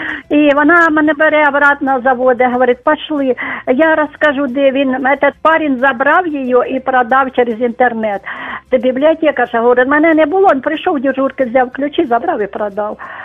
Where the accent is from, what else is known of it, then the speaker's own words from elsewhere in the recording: Sumy, Sumy Oblast, Ukraine; Я не представилась, я із Сум, тобто не самих Сум, але навіть району.